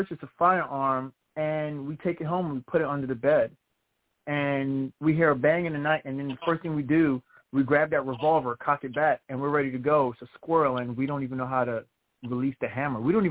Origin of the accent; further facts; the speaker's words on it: Brooklyn, New York, United States; now in Virginia, United States; I'm a guy from Brooklyn, New York, moved here to Virginia